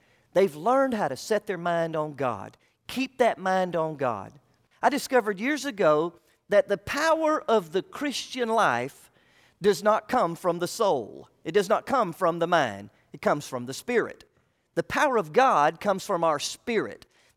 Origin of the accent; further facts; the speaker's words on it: Orlando, Florida, United States; I'm from Orlando, Florida, and one of the things that I grew up in and around was oranges. I grew up in an orange grove.